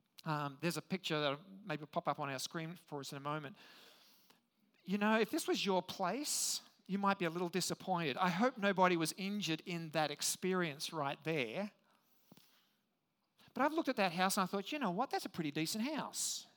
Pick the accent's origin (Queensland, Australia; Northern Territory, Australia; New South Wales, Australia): New South Wales, Australia; Sydney; also born or lived in Perth; As a kid, I grew up in Sydney, Australia. You probably can't tell. I was actually born in Perth on the west coast, ended up growing up in Sydney, and used to spend a lot of time down the beach.